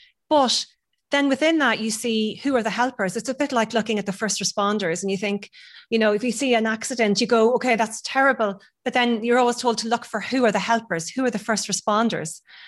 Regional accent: Monaghan, Ulster, Ireland; because I'm from Monaghan, so loads of drumlins

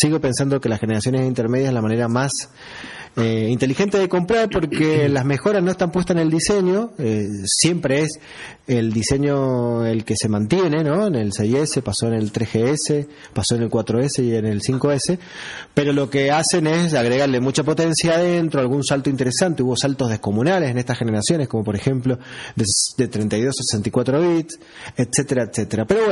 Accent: Argentina; Viste que como somos los argentinos, que tenemos varios trabajos, curretes y demás.

